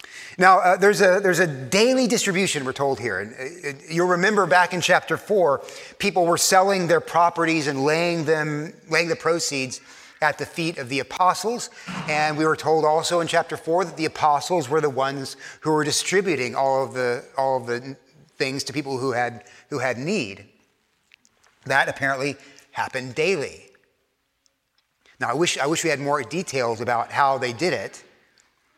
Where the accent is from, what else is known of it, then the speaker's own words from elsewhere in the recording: Texas, United States; now in New York, United States; I was raised in Texas. I've lived in New York for so long that my accent, when I go down there, is off